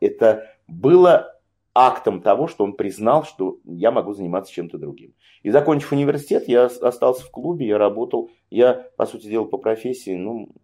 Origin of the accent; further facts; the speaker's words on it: Volsk, Saratov Oblast, Russia; я сам из Вольска, я приехал на каникулы